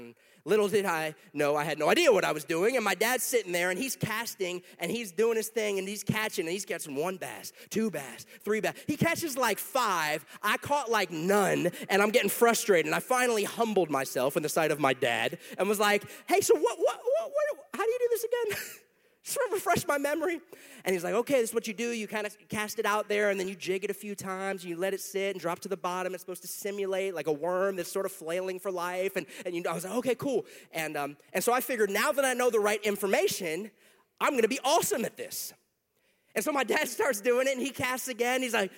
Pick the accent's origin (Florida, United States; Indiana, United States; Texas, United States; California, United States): Florida, United States; I grew up here in South Florida, and so we would go fishing for brim and sunfish